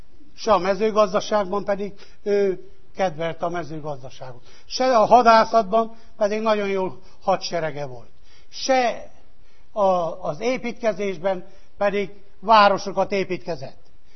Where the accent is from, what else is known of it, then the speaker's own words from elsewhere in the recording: Kisgalambfalva, Harghita, Romania; Amíg én gyermek voltam, és 15 évig felnőttem Kisgalamfalván, a 800 vagy 1000 számú közösségben egy elválás se volt.